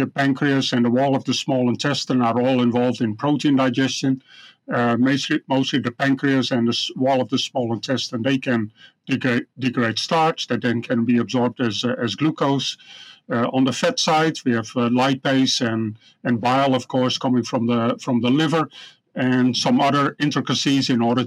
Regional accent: Netherlands; English is a second language; also born or lived in Illinois; now in Canada; I'm originally from the Netherlands. In the 92 to 96, I did a PhD at the University of Illinois. Then moved to Canada and worked for 8 years at Prairie Swine Center in Saskatoon.

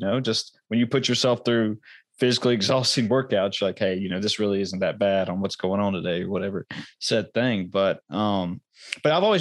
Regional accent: United States; born there; obviously I was born here in America, but you know, and I've never been outside the country yet

